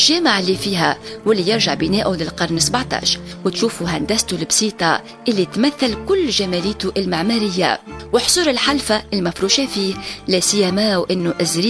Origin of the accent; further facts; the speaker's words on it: Tunisia; accent: Tunisian; كما نعرفه في لهجتنا التونسية